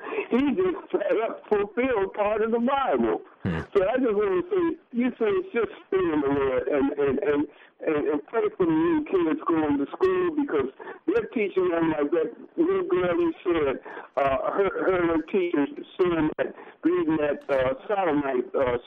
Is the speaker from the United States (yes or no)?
yes; Chicago, Illinois, United States; So just pray for them. And I'm from Chicago.